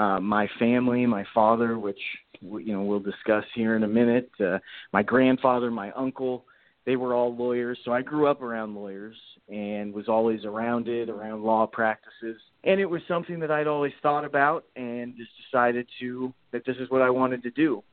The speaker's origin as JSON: {"language": "English", "town": "Las Vegas", "region": "Nevada", "country": "United States", "tie": "born or raised there", "said": "born and raised in Las Vegas, Nevada. I'm one of the rare native Las Vegans"}